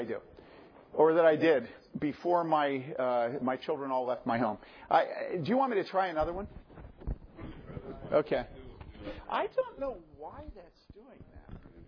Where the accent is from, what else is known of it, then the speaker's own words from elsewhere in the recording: Philadelphia, Pennsylvania, United States; And I'm from Philadelphia. Okay, and Philadelphia is completely different. In Philadelphia, we're direct and we lead.